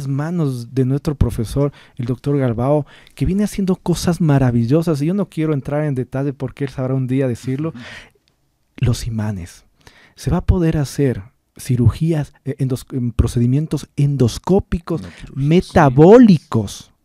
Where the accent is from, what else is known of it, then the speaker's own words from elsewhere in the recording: Ecuador; nos sentimos orgullosos como ecuatorianos